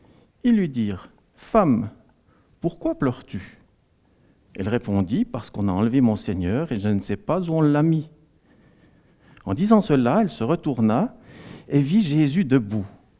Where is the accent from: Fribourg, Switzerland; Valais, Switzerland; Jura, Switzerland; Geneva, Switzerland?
Fribourg, Switzerland; also born or lived in Biel; je viens de Fribourg, je suis fribourgeois, mais aussi biennois, puisque j'ai habité 17 ans dans cette ville depuis l'âge de 3 ans.